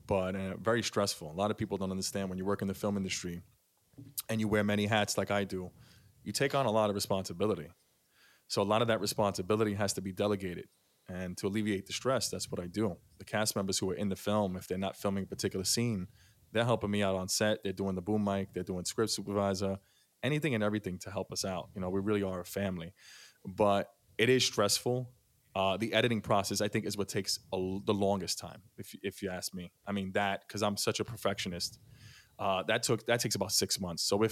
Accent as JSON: {"language": "English", "town": "Bronx", "region": "New York", "country": "United States", "tie": "born or raised there", "said": "I'm born and raised in the Bronx, but I reside in Westchester County."}